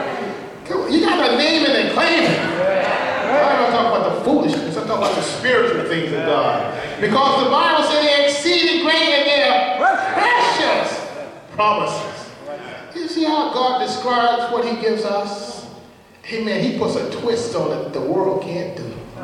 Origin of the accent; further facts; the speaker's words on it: the South, United States; Growing up in the South, I often heard my mother say and sing the songs of Zion.